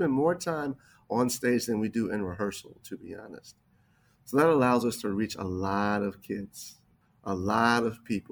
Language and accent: English; Washington, District of Columbia, United States; A lot of those awards you mentioned were given to me in my hometown of Washington, D.C. by the D.C. Commission on Arts and Humanities